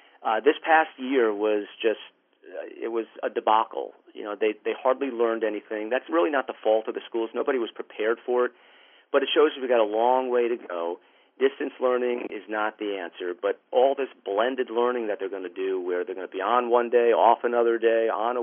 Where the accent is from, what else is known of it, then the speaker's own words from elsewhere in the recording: New York, United States; and I have been born and bred in New York. It's through my blood, and I really care about this state.